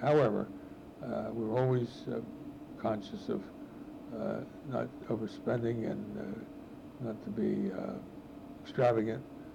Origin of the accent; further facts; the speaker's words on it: Wilmington, United States; I was born in Wilmington in 1920, and my father and mother were both from Europe. My father got here around 1913, and my mother got here in 1912. Dad came from Romania, Mom came from Belarus, and they were married in 1919, and a year later, I arrived. And we grew up in Wilmington.